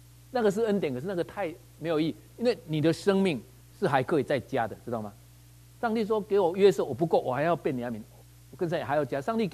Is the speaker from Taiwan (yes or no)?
yes; Changhua, Changhua County, Taiwan; 我就是在很穷的彰化的乡下长大，虽然是彰化市，可是准备起拢惨呐。因为城市发展了，我们现在被包到都市里面，本来不是嘛。